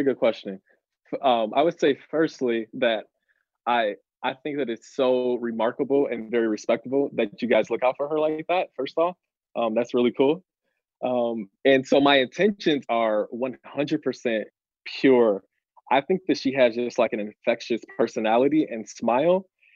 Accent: Flint, Michigan, United States; So I'm 29 years old. I'm from Michigan. I was born in Flint

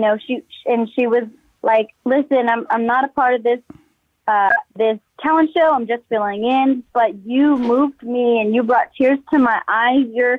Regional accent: Texas, United States; he gave me that chance to perform around my hometown and, you know, all over Texas.

